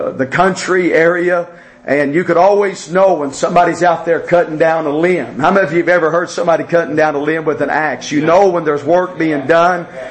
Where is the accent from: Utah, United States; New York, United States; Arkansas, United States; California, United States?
Arkansas, United States; Ola; Grew up in a very small town. The name of the town was Ola, Arkansas. I mean, definitely don't know where Ola's at.